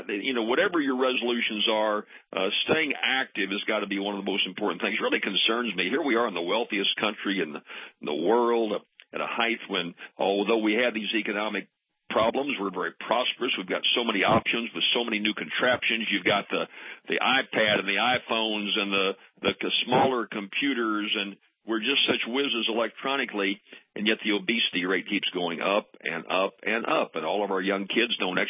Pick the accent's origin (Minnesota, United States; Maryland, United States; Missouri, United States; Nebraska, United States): Missouri, United States; St. Louis; I grew up in St. Louis, Missouri, and the St. Louis Country Club was a private country club I didn't belong